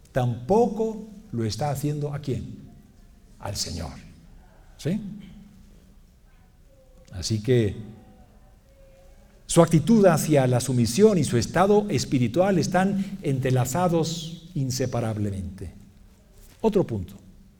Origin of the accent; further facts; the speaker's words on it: Mexico; Soy mexicano, ¿verdad? Chamba.